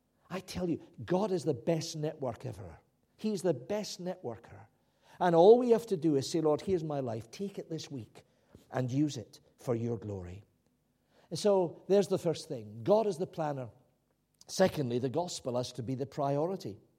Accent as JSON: {"language": "English", "region": "Scotland", "country": "United Kingdom", "said": "Well, I said, actually, I'm a Scot. These fellows are English."}